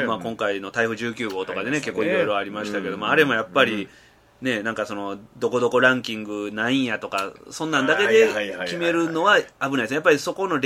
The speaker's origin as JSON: {"language": "Japanese", "town": "Toyonaka", "region": "Osaka", "country": "Japan", "said": "まあ、僕豊中市の人間なんで"}